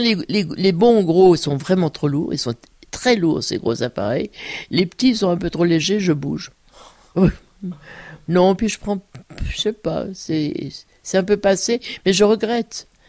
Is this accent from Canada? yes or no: no; Switzerland; born there; je suis née en Suisse. D'ailleurs, je suis née à quelques mètres de la France. Et j'avais une mère française.